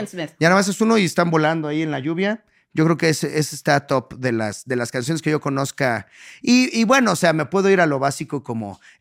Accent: Chimalhuacán, State of Mexico, Mexico; Miren, yo crecí en Chimalhuacán

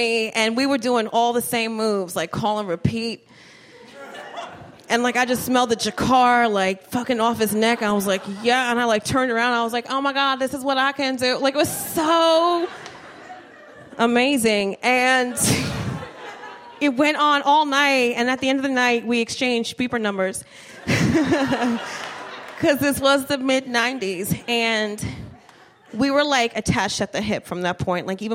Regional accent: United States; I'm like, ooh, I'm American, my bad.

